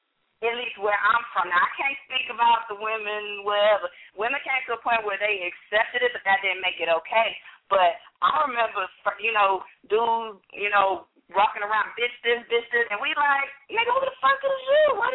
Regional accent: Michigan, United States; He's from Michigan. I'm from Michigan.

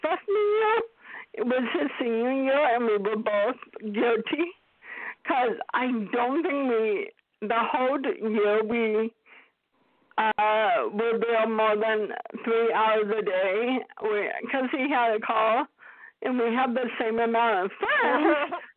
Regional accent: Oregon, United States; go Oregon where we grew up, at least 4 or 5 times during the summer, because number one, they have my favorite pizza, but number two, my cousin lived there

